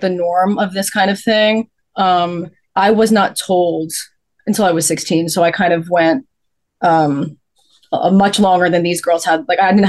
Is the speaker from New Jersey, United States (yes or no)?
yes; New Jersey, United States; We're in New Jersey. We're all from New Jersey here, but we did not grow up together.